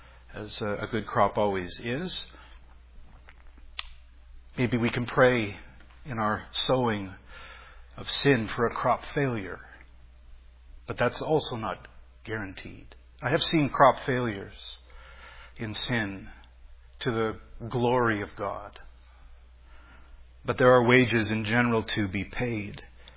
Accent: Alberta, Canada; I grew up in Alberta on the prairies.

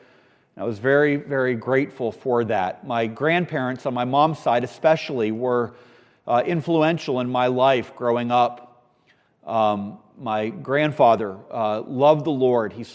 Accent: Webster, Texas, United States; born there; But I was born there in Webster, Texas.

